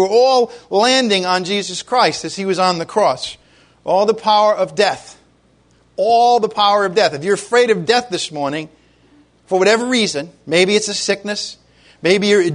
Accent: New England, United States; born there; I'm a New Englander by birth. Yeah, my accent may be going away little by little, but it's probably still there.

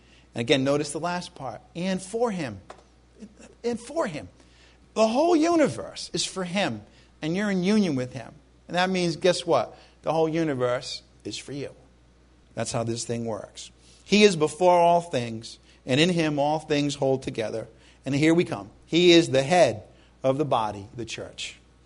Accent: Rhode Island, United States; When I was growing up in Rhode Island, it was a Catholic thing.

